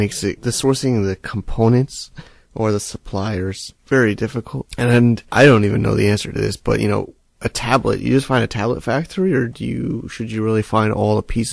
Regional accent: United States; I think I am American myself, and I think I used to be very gullible.

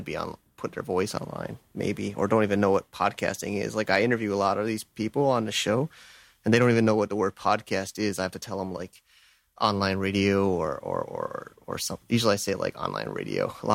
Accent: Connecticut, United States; now in New York City, United States; I'm from born and raised in Connecticut, and I went to school at Stevens Tech in New Jersey

